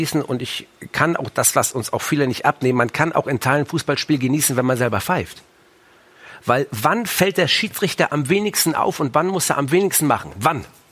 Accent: Hamburg, Germany; Ich komme ja aus Hamburg.

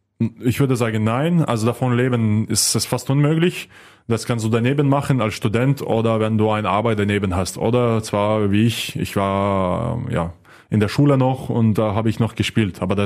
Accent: Lithuania; German is a second language; also born or lived in Germany; ich bin da in Deutschland geboren. Aber zwar dann, als ich ganz klein war, noch zurück nach Litauen gezogen. Weil wir wollten, dass ich als Litau aufwachse.

